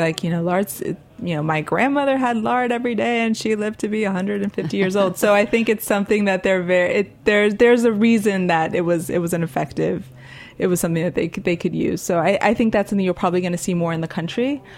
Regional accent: Miami, Florida, United States; now in New York, United States; living in New York after growing up in Miami, not necessarily having like central air

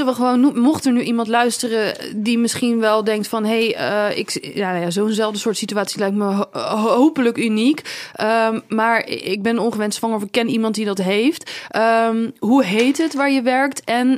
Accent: Dordrecht, South Holland, Netherlands; born there; now in Rotterdam, Netherlands; Nou, in Dordrecht, waar ik geboren ben, heb ik alles al gedaan wat er is.

